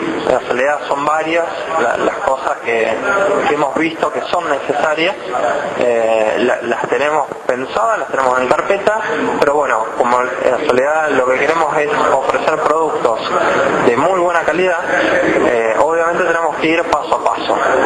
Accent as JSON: {"language": "Spanish", "town": "Rosario", "region": "Santa Fe", "country": "Argentina", "said": "De Rosario, obviamente."}